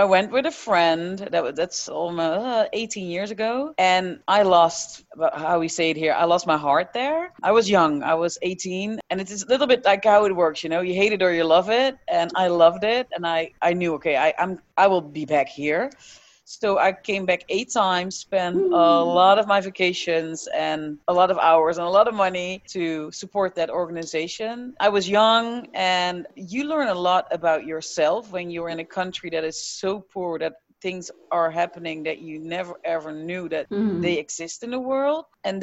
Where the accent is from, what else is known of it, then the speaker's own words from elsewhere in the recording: Netherlands; English is a second language; also born or lived in New York City, United States / Chicago, United States; born and raised in the Netherlands. I'm 36, almost 37 years old next week.